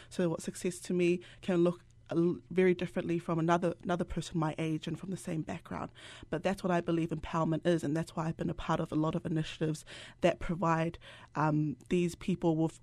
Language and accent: English; South Auckland, Auckland, New Zealand; because I'm from South Auckland. And if I speak on my perspective as a Pasifika woman growing up in South Auckland